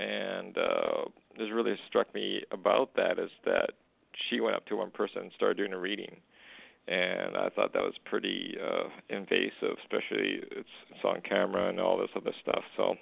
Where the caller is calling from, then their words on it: Canada; I'm calling from Canada.